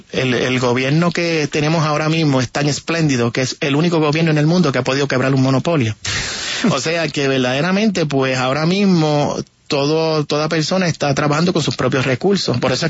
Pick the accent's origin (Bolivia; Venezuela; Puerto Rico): Puerto Rico; Yo creo que en mi país, en Caracas, aquí en Bogotá, vive el doble de lo que vive en toda la isla de Puerto Rico.